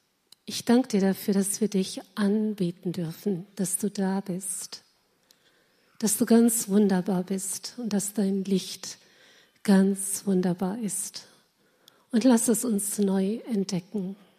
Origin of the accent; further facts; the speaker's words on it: Brandenburg, Germany; ich komme aus Brandenburg